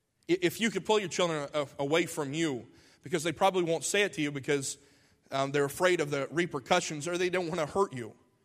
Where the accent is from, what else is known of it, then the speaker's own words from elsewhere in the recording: Alabama, United States; How many times have you and I heard that in our lifetime, in the culture in which you and I grew up in here in Alabama?